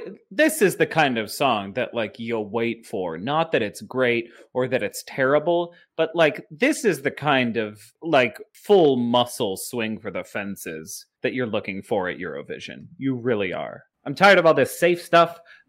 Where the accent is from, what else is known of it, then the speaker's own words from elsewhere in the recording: United States; for me, it is also a big joke as an American.